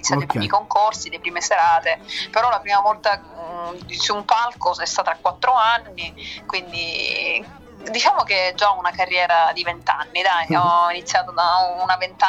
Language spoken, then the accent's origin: Italian; Catania, Sicily, Italy; Sono di Catania.